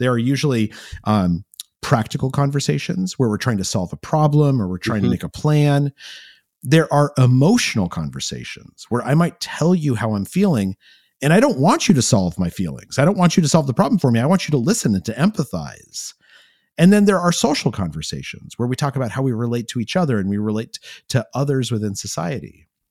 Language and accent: English; New Mexico, United States; You're from London and I grew up in New Mexico, right?